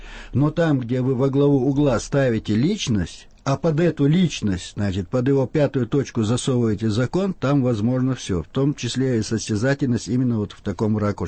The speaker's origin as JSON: {"language": "Russian", "region": "Chechnya", "country": "Russia", "said": "я чеченец, и мне приятно, что так о моем народе говорят"}